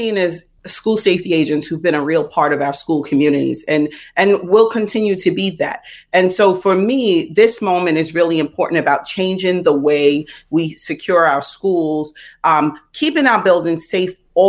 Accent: Queens, New York, United States; born and raised in Queens, so I gotta acknowledge South Jamaica, Queens, or else people get mad at me.

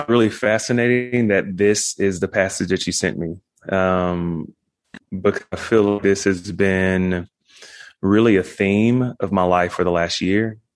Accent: Dallas, Texas, United States; Yeah, I grew up in South Dallas, Oak Cliff. I'm the youngest of four.

